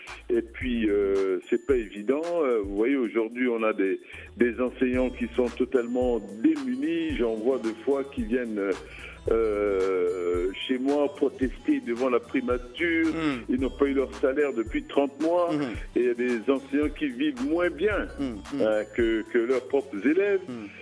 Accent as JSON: {"language": "French", "town": "Bangassou", "region": "Mbomou", "country": "Central African Republic", "tie": "born or raised there", "said": "quand on montait dans son bus pour aller à Bangassou, dans ma ville natale"}